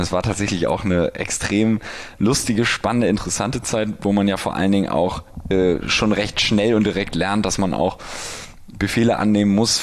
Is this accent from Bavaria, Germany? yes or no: no; Hamburg, Germany; Aber ich komme aus Hamburg, bin 31, wir haben Zenjob vor 4,5 Jahren ungefähr gegr